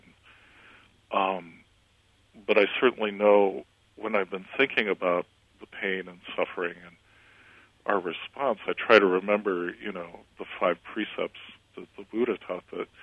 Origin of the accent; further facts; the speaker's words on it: United States; I, as an American, have struggled with.